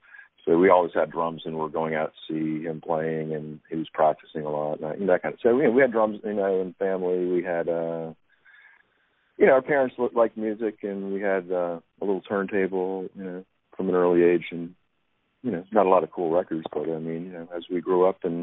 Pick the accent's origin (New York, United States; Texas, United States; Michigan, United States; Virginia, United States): Virginia, United States; Arlington; also born or lived in Washington, D.C. / Falls Church; Okay. Well, I'm from Washington, D.C., and born and raised in Northern Virginia, Arlington primarily, and Falls Church.